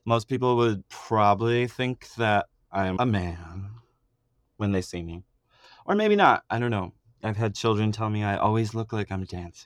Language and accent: English; Detroit, Michigan, United States; I grew up in Detroit, and so I had the DIA collection to sort of worship when I was a kid, and I really loved it.